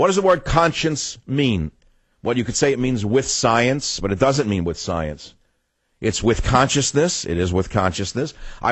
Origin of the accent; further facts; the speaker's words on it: United States; I'm not a prophet of God. I'm one American with a lot of education.